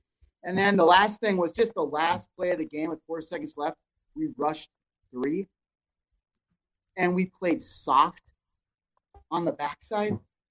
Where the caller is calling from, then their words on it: Minnesota, United States; Hey, fellas. Iron Range.